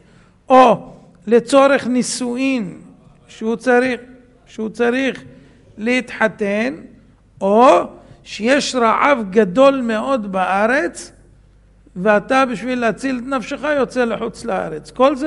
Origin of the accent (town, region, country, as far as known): Bnei Brak, Tel Aviv District, Israel